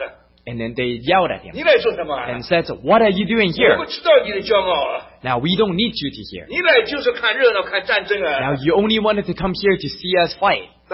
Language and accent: English; Zhejiang, China; English is a second language; But I don't even know how to speak Shanghainese. But I am originally from Zhejiang.